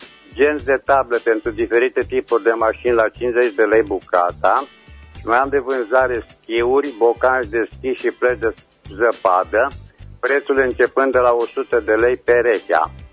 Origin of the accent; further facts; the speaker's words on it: Reșița, Caraș-Severin, Romania; sunt din Reșița